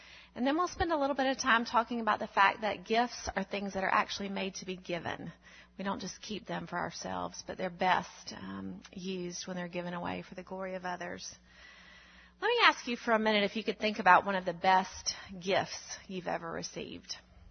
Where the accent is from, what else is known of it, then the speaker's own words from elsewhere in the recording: Enterprise, United States; I'm originally from Enterprise.